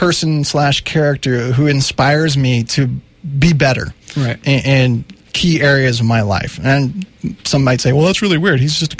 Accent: Colorado, United States; It's my home state, and it's been hit hard, and my heart breaks for what's been going on in Colorado the past couple months.

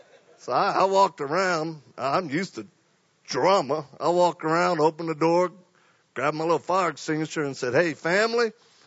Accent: Louisiana, United States; accent: Cajun; I'm originally from Louisiana. I'm one of those Cajuns. If you think I have an accent, I do.

